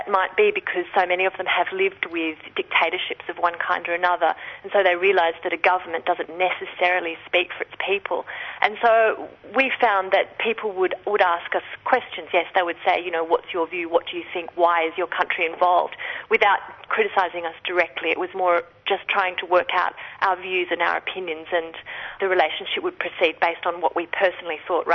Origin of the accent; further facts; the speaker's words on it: Australia; So you could still say, hey, I'm an Australian, and people would go, oh, great beaches and I love your wildlife.